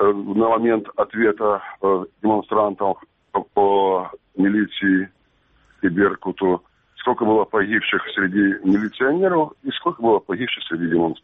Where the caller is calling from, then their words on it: Kyiv Oblast, Ukraine; Київська область.